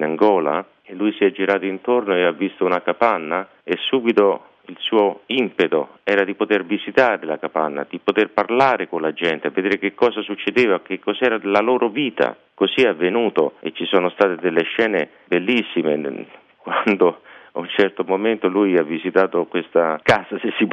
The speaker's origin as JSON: {"language": "Italian", "town": "Rome", "region": "Lazio", "country": "Italy", "tie": "born there", "said": "io sono nato qui a Roma"}